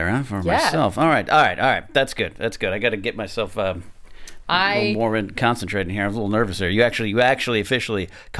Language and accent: English; Pismo Beach, California, United States; I grew up in Pismo Beach, California, a mile from the beach, which is nothing but sand dunes that I used to go play in.